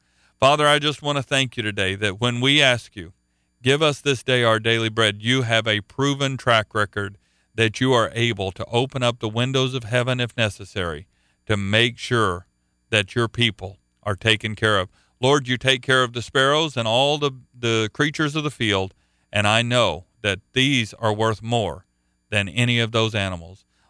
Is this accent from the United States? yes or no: yes; Oklahoma, United States; I was from Oklahoma and it's a landlocked state.